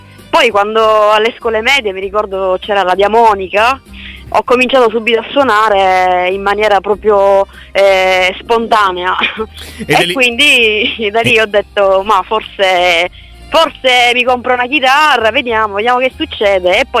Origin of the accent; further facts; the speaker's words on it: Lentini, Sicily, Italy; in questo momento sono nel mio paese d'origine, a Lentini, vicino Siracusa.